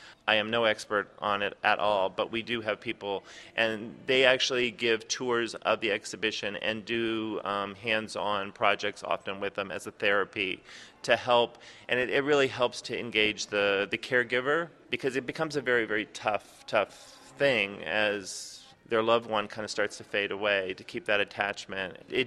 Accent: Washington, District of Columbia, United States; so they moved to Washington, D.C., so I grew up in Washington, D.C., and it was all new to them

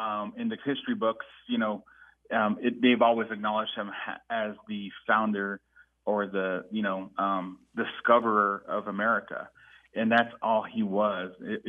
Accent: Arizona, United States; And prior to that, I grew up on the Navajo Reservation in northern Arizona, on the Navajo Reservation.

